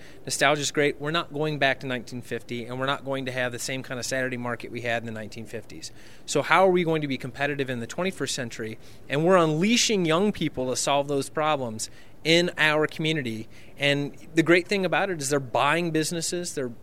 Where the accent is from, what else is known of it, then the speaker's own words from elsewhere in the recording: Nebraska, United States; including my hometown, rural Nebraska